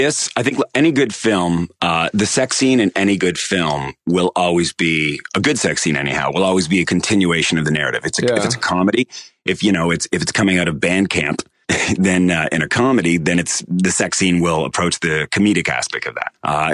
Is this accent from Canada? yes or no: yes; Toronto, Ontario, Canada; So I'm originally from Toronto